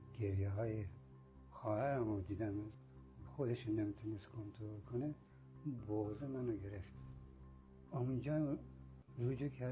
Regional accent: Afghanistan; now in Iran; گفتن تازه از افغانستان اومدم، مدرک ندارم و میخوام برم.

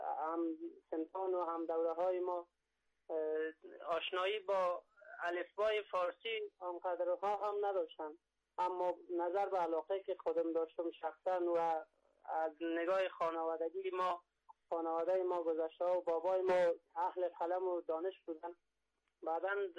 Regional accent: Mazar-i-Sharif, Balkh, Afghanistan; also born or lived in Samangan; در آستان سمنگان کشور افغانستان در در شهرستان خرم و سارباغ به دنیا آمدم. بعدن چند جنگای در مدت جنگای داخلی همه از این نابسامانی ها ما از زادگاه مادری ایمان و شهر مزار شریف متواری شده

